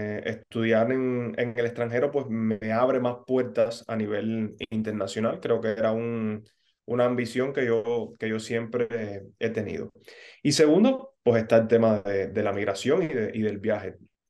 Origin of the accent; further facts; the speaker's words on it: Trinidad, Sancti Spíritus, Cuba; cuando estaba ya yo de vuelta a Trinidad, mi ciudad de origen